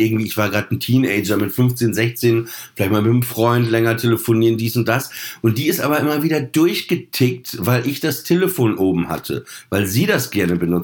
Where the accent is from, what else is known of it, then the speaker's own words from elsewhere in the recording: Papenburg, Lower Saxony, Germany; Ich glaube, kurz nach dem Zweiten Weltkrieg geboren und ich bin in Papenburg aufgewachsen